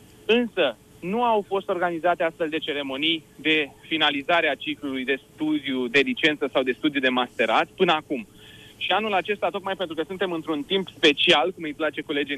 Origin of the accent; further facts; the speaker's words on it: Fălticeni, Suceava County, Romania; în primul rând eram la Fălticeni, pentru că sunt din Fălticeni.